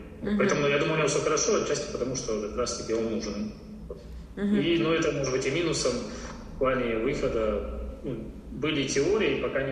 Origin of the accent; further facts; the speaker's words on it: Mariupol, Donetsk Oblast, Ukraine; Да, я из Мариуполя.